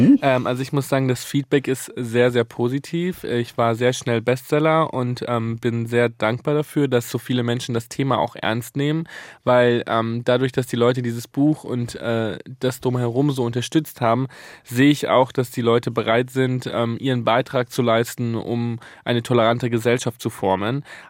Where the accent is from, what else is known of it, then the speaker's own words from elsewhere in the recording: Italy; now in Germany; Ich habe eine große Familie, ich bin Italiener